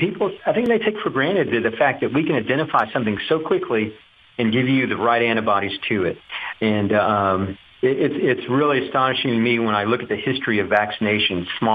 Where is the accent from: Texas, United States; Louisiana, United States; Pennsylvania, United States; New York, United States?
Texas, United States; Duncanville; You know, growing up in Duncanville, driving to downtown Dallas, used to work at a bar called Baby Doe's, you know, as a bartender there.